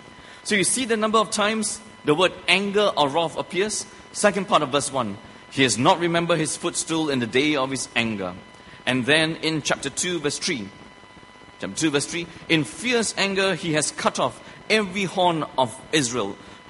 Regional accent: Negeri Sembilan, Malaysia; That a monkey jumped into a home, right, in Seremban, which is not far from my hometown

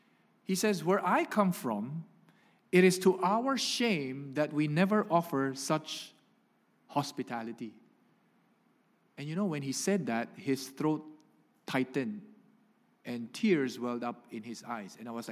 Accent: Philippines; And because I have a Spanish surname, gives away that I am a Filipino.

